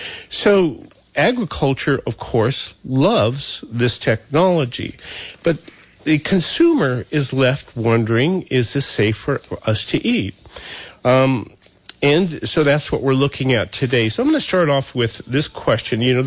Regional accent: Montana, United States; When I was a kid growing up in Montana, I worked for a lot of farms in the Yellowstone River Valley of Montana hoeing weeds and learned the value of a sharp hoe.

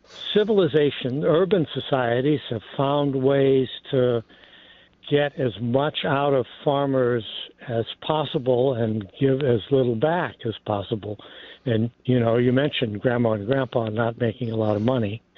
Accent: Missouri, United States; the farms that were disappearing around my hometown outside of St. Louis, Missouri

